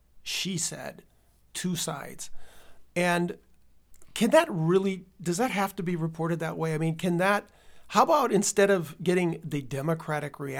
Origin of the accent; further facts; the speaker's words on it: United States; I grew up in the United States where, you know, you don't always like your librarians